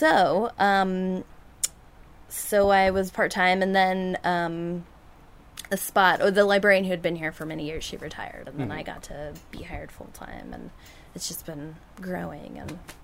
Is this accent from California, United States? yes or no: yes; California, United States; So I went to film school. I'm from Southern California, and I went to film school because I wanted to work in the movie biz and just, you know, live a dream life.